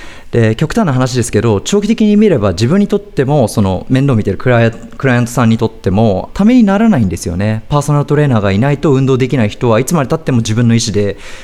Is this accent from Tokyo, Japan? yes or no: yes; Tokyo, Japan; moved away as an adult; now in Boston, United States; バリバリの日本人です。よく日系アメリカ人、ブラジル人なんですかって言われることがあるんですけど、東京育ちの日本人です。高校卒業後に渡米して本格的格闘技を始めたのは渡米英語で、もともとは留学生です。今もひっそりとボストンを拠点にいろいろやってます。